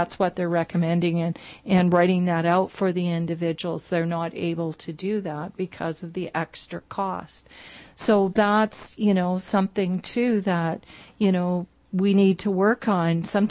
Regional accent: Saskatchewan, Canada; I've worked in three provinces, Ontario, Alberta, and Saskatchewan. I'm from Saskatchewan

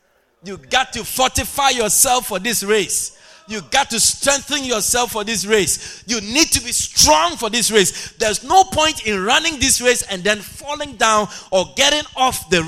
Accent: Ghana; When I was growing up in Ghana

